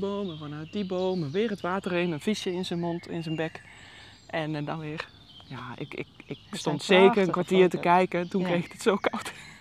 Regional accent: Helsinki, Uusimaa, Finland; moved away as an adult; Ik ben in Helsinki opgegroeid, geboren en opgegroeid. Tot mijn 19e ongeveer gewoond.

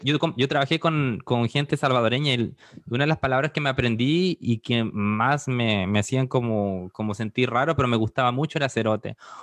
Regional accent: Chile; aunque no lo crean, soy chileno, si tengo mi bandera ahí atrás

